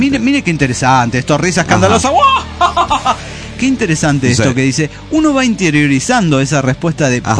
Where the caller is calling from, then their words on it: Mexico City, Mexico; de Ciudad de México.